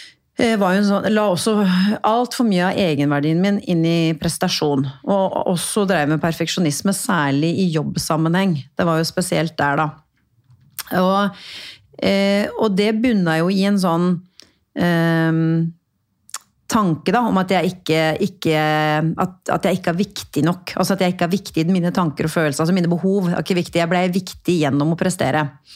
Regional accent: Porsgrunn, Vestfold og Telemark, Norway; Kommer hun her … fra Porsgrunn, og snakker så breit? Og jeg la jo da om dialekten min litt, ikke sant?

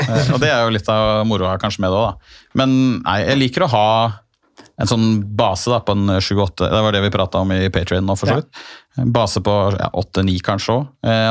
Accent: Krøderen, Buskerud, Norway; I grena mi. Hjemme i Krøderen. Hjemme på Krøderen.

